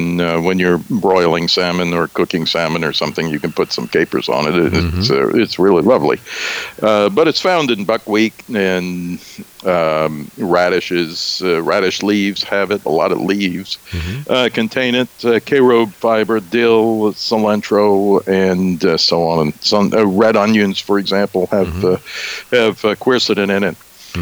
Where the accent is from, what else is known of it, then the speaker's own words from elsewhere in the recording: New Orleans, Louisiana, United States; We were raised, my wife, too. She's from Baton Rouge, and I'm from New Orleans.